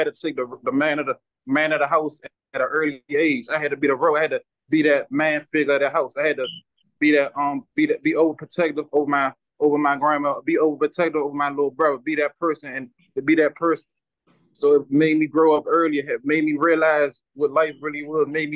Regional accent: Washington, District of Columbia, United States; I'm from Southeast DC. I'm born and raised. I'm the oldest out of 10 siblings.

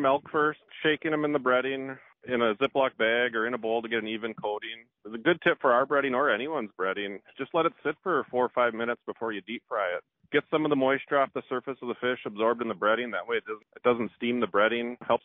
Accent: Fargo, North Dakota, United States; I'm from the Fargo area

